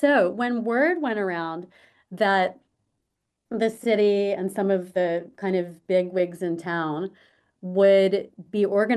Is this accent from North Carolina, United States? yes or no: yes; Wilmington, North Carolina, United States; fear and secrecy around it that was happening when I was growing up in Wilmington.